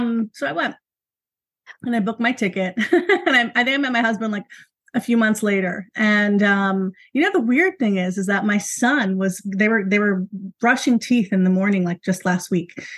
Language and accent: English; New York City, New York, United States; I'm from New York City, born and raised, and that's where I was living.